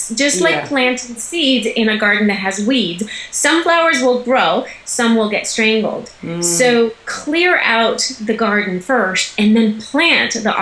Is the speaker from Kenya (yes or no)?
no; Italy; also born or lived in Switzerland; now in Los Angeles, United States; I was born and raised in Italy. I was then, my family moved to Switzerland, and then when I was 18 I moved to America, where I am now speaking to you from. I live in Los Angeles. I've lived in LA for over 20 years